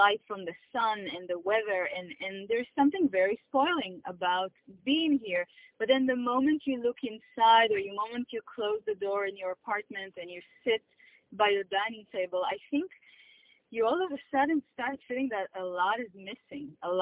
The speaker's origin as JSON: {"language": "English", "country": "Israel", "lives_now": "Abroad", "said": "since I moved away from Israel to here. And the cultural difference makes me feel sometimes hidden or forgotten"}